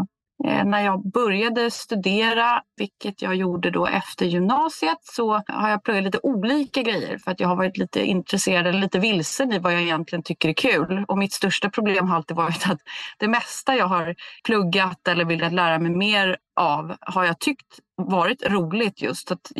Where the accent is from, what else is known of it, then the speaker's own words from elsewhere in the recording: Värmdö, Stockholm County, Sweden; Jag är uppväxt utanför Stockholm på Värmdö, Norra Lagnö, som är i utkanten av Gustavsberg.